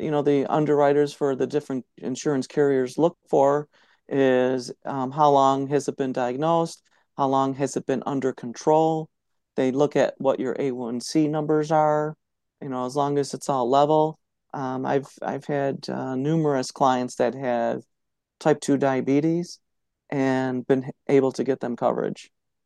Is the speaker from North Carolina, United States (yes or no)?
no; Iowa, United States; I grew up in Iowa, so some of the humid summers I can.